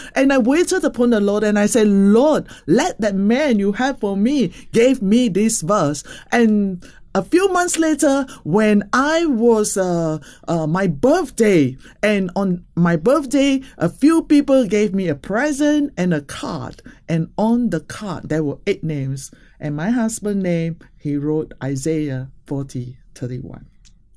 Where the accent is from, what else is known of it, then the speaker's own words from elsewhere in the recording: Singapore; from Singapore